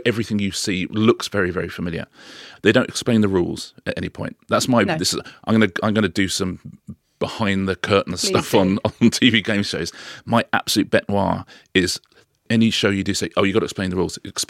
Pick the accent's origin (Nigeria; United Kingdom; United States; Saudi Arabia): United Kingdom; I can look at John from Daventry, I'm British, I can look at him and I have a view already.